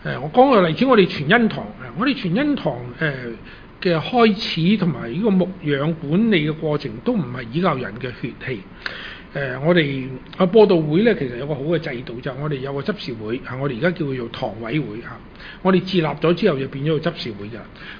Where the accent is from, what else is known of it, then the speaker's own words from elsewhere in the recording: Hong Kong; also born or lived in Guangzhou; 我喺广州出世，4岁上帝就带咗我嚟香港，